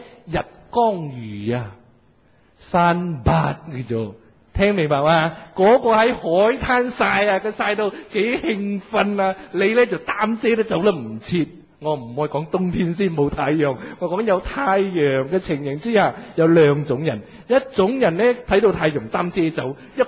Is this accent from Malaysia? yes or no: yes; Malaysia; 我哋马来西亚人食榴莲咧，就等榴莲跌落嚟，正去执起嚟食嘅。